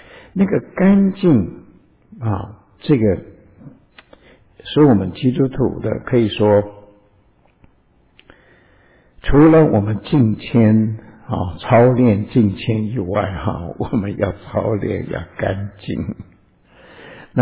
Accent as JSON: {"language": "Chinese", "country": "China", "said": "因为我们中国人煮菜多半用油嘛"}